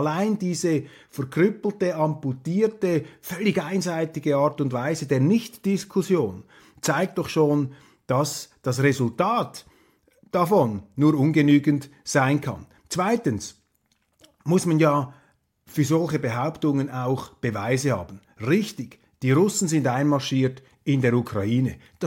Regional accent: Switzerland; Ich als Schweizer finde es sowieso immer wieder charmant

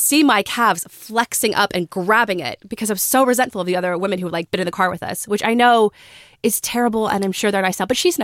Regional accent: Texas, United States; her bachelorette party was going to be like in Santa Fe, and we're from Texas.

